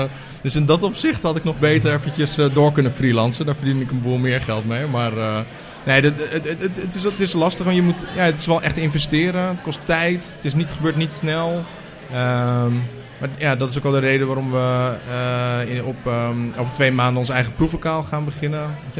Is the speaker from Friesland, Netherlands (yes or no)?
yes; Terschelling, Friesland, Netherlands; Terschelling, waar ik vandaan kom.